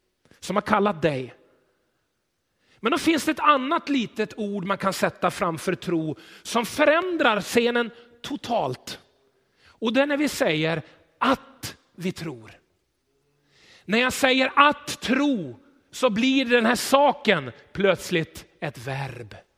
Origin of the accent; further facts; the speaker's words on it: Greece; Swedish is a second language; för vi är greker.